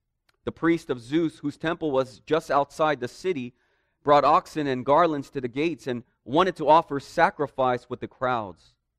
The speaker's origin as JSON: {"language": "English", "region": "California", "country": "United States", "tie": "born or raised there", "said": "But I grew up in the Bay during their years of not only a championship drought"}